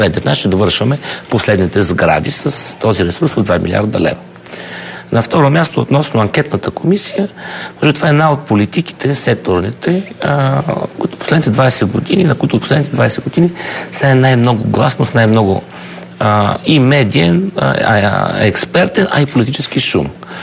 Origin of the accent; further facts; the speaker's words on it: Lovech Province, Bulgaria; все пак аз съм от Ловешкия край. Но говорим за цяла България